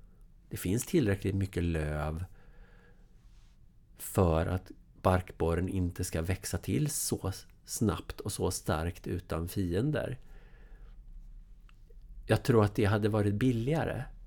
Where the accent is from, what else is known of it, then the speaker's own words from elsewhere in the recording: Gothenburg, Västra Götaland County, Sweden; Eller så här, jag är från Göteborg. Och där nere var vi lite så här, närmast föraktfulla mot skogen.